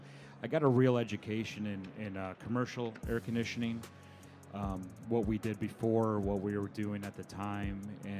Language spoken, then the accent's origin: English; Syracuse, New York, United States; I'm from Syracuse, New York. And Carrier was headquartered up there back in the day from the early days.